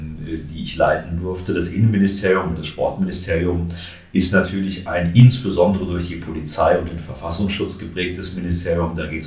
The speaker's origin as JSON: {"language": "German", "town": "Frankfurt", "region": "Hesse", "country": "Germany", "tie": "born or raised there", "said": "ich bin aufgewachsen in Frankfurt"}